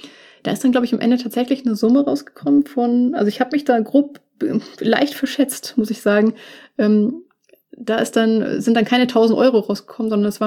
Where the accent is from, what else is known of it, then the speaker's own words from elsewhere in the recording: Munich, Bavaria, Germany; München meine Heimatstadt ist und auch immer sein wird.